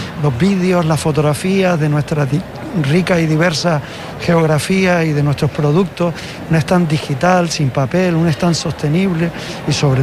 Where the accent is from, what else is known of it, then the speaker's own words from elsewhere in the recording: Canary Islands, Spain; somos los canarios y los españoles básicamente los que llevamos la mascarilla